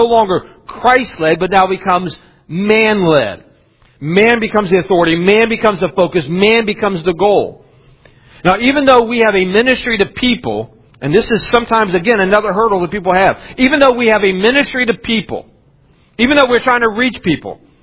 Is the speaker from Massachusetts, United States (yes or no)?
no; West Virginia, United States; I know I'm from West Virginia and somewhat of Hillbilly, but I put the shoes on.